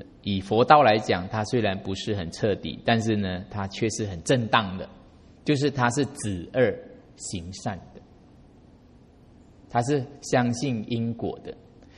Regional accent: Malaysia; 我们是客家人，我妈妈是客家人，那我们在马来西亚过年

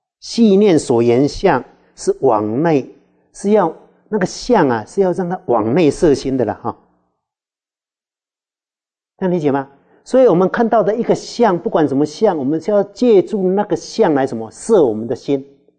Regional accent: China; 所以我们中国人

